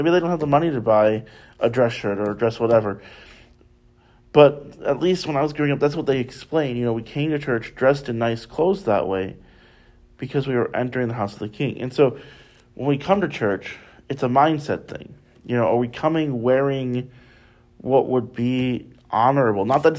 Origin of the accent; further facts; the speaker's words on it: Illinois, United States; I grew up in Illinois, so he wasn't the president yet, but President Obama was senator for the state of Illinois.